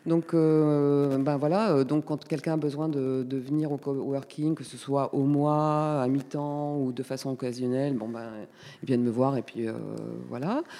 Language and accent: French; Paris, Île-de-France, France; born there; je suis née à Paris, d'un père italien, d'une mère espagnole.